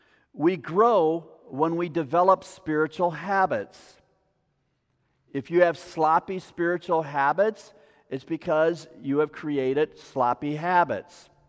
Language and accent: English; United States; And I'm an American, and I applaud them.